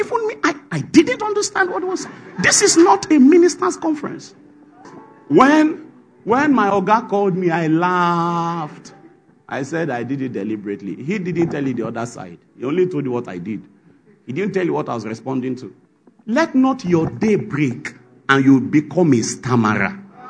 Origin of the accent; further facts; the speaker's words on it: Nigeria; Now, because I was not just a black. I was a black from Africa. And of course, from Nigeria.